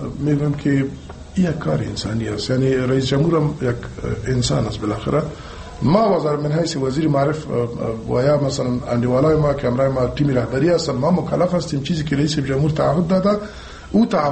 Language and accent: Persian; Afghanistan; ما افغان هستیم